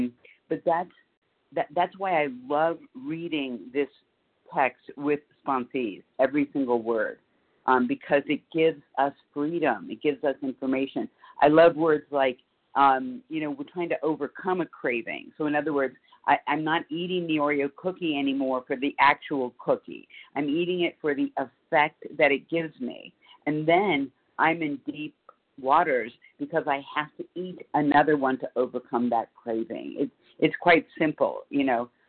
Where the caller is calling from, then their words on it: Boulder, Colorado, United States; in Boulder, Colorado, recovered.